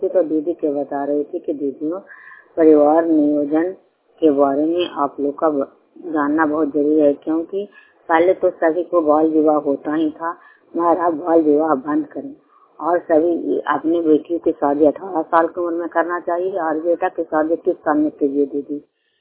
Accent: Anantpur, Bihar, India; ग्राम Anantapur post Madhopur थाना संधि लरंदा का निवासी हूँ।

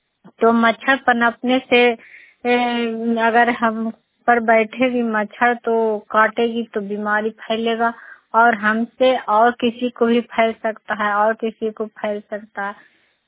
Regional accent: Bihar, India; मैं नगर नौसा प्रखंड से हूँ, नालंदा जिला से।

